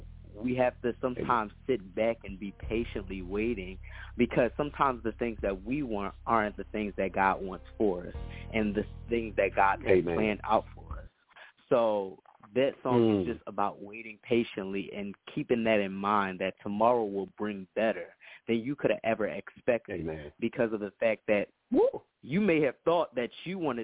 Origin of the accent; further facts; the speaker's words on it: Philadelphia, Pennsylvania, United States; I am 17 years old. I go to school in Pennsylvania. However, I'm from Philadelphia.